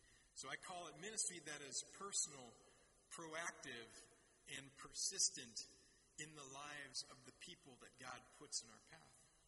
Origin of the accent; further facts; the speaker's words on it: Mansfield, Ohio, United States; ended up back in my home state of Ohio. I grew up in Mansfield and attended the Ohio State University for medical school.